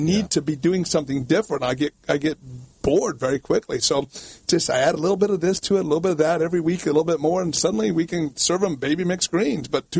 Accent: Kansas, United States; And I grew up in Kansas. I'm sorry, I didn't have caviar.

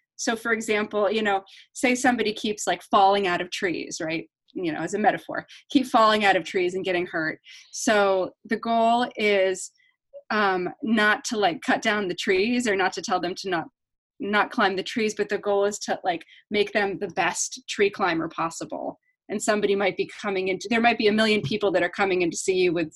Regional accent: Massachusetts, United States; born there; Well, you know, I was born in Eastern Mass, and I always wanted to be a doctor when I was little.

